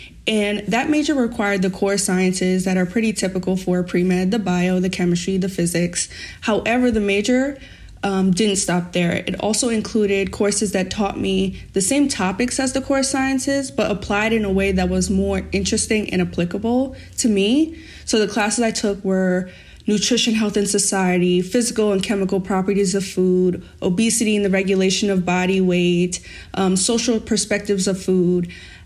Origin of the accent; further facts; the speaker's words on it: Spring Valley, New York, United States; also born or lived in Bronx / Middletown; So I was actually born in the Bronx. And then after a couple years, my family moved to Middletown, New York. That's in Orange County. And then after a few years, we moved to Spring Valley, New York.